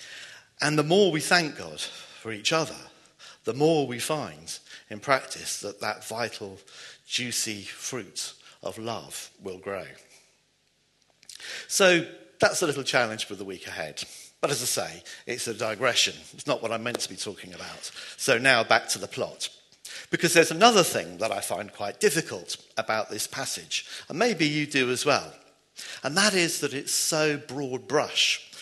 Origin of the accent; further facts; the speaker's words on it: United Kingdom; Of course, being British, we're not really used to getting lots of praise and glory.